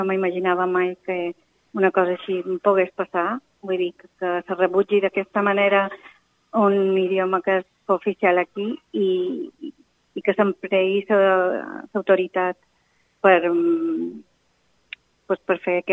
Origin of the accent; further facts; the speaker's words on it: Esporles, Balearic Islands, Spain; D'Esporles.